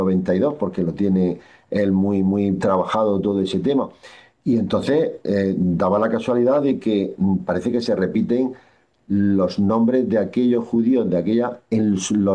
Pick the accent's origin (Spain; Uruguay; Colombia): Spain; Lorca, Region of Murcia; creo que es para sentirnos muy orgullosos tanto lorquinos como españoles